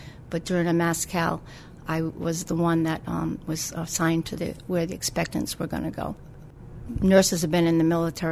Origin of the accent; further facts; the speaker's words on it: United States; born there; I'm an American by birth, but soldier by choice.